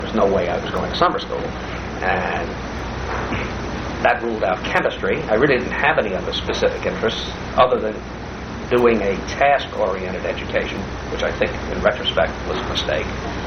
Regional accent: New York City, New York, United States; I was born and raised in New York City. I was an adopted son of a family. My father worked for the Department of Sanitation in New York as a truck driver. And spent virtually all of my time in the Bronx, part of the early years in Harlem.

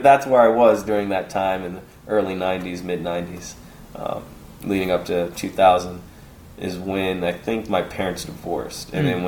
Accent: Philadelphia, Pennsylvania, United States; born there; I was born in North Philadelphia.

